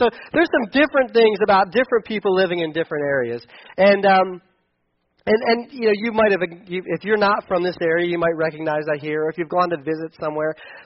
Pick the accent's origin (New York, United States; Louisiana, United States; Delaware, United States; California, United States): Delaware, United States; now in Mifflin County, United States; I am not from Mifflin County. I am from Delaware. Shocking, I know.